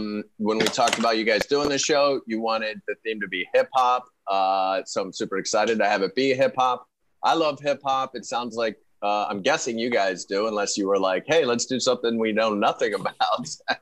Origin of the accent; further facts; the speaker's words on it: Pittsburgh, Pennsylvania, United States; Yeah. Pittsburgh has terrible weed. That's where I'm from.